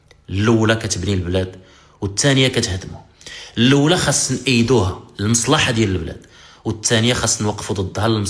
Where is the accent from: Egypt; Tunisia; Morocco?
Morocco; وإحنا كمغاربة أطباء ومثقفين وكتاب رأي